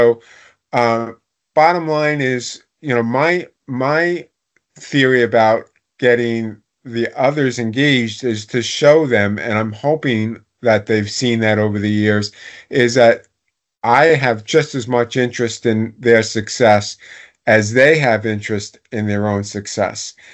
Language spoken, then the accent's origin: English; New York City, New York, United States; I'm a kid from Staten Island. You grew up on a 40-by-100 lot